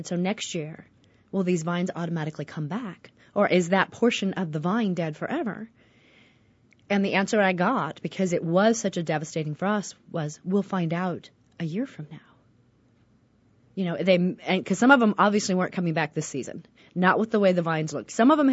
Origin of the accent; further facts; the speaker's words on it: Midwest, United States; we used to plant tomatoes when I grew up in the Midwest.